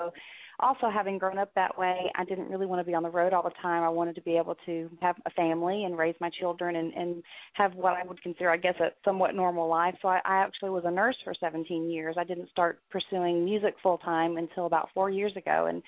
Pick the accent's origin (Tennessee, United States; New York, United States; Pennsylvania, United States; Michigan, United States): Tennessee, United States; also born or lived in Florida; I was born in Florida, but we moved when I was only 2 years old to Tennessee, and I lived in Tennessee until I graduated high school.